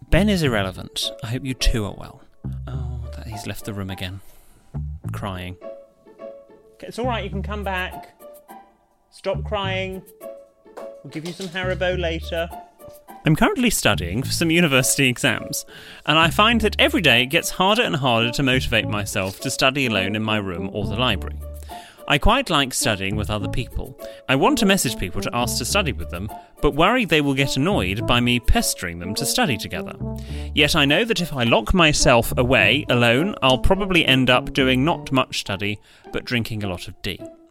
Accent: Scotland, United Kingdom; now in Australia; I am also an expat. More specifically, I'm a Scotsman, well done, who emigrated to Australia.

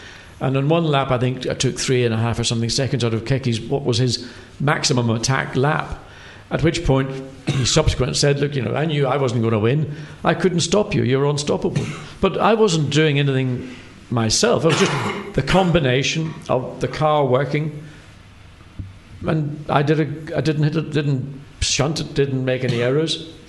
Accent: Ireland; moved away as an adult; when I came over from Ireland, whenever I started in 1970, racing in Formula 2

